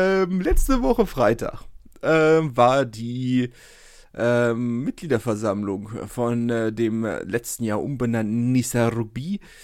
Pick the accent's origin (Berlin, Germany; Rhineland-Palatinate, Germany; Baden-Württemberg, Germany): Berlin, Germany; kennt man als Berliner auch